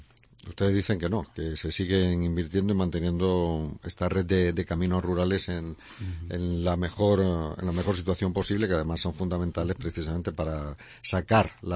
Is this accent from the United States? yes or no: no; Bailén, Andalusia, Spain; la cooperativa de Bailén, de mi pueblo, sí, que además está funcionando bastante bien en cuanto a visitas guiadas